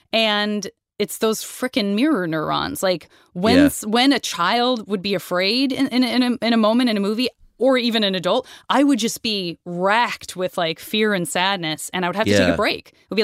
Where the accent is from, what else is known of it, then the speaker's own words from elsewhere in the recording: United States; But because I'm American, bear with me.